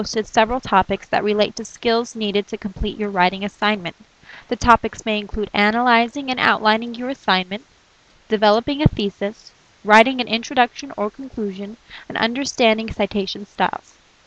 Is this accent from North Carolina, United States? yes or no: no; Colorado, United States; I'm from Southern Colorado, and I've been an advisor here at UMUC since February 2010.